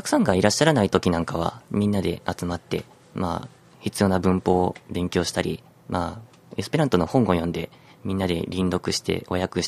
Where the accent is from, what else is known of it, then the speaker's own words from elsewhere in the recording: Hiroshima, Japan; now in Kyoto, Japan; 出身は広島の方だったんですけど。